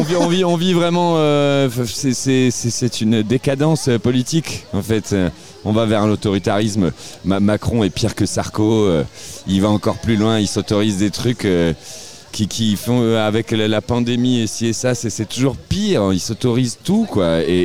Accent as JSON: {"language": "French", "town": "Lyon", "region": "Auvergne-Rhône-Alpes", "country": "France", "said": "Je viens de la Croix-Rousse, la terre de Guignol"}